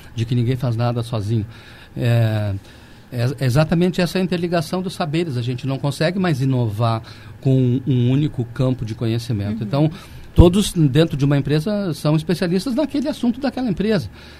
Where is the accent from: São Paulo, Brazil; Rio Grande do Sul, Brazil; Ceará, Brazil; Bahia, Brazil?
Rio Grande do Sul, Brazil; Cachoeira do Sul; eu sou de Cachoeira do Sul